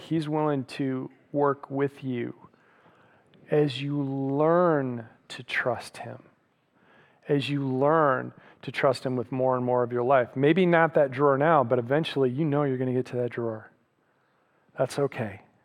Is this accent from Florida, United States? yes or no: no; Michigan, United States; now in Oklahoma, United States; See, we don't have them here in Oklahoma, but where I grew up in Michigan, we all had basements.